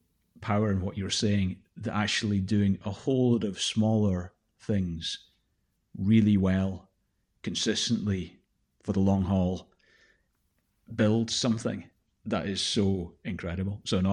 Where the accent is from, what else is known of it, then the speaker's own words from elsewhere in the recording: Glasgow, Scotland, United Kingdom; I grew up in Glasgow, so it depends on what school you went to, right?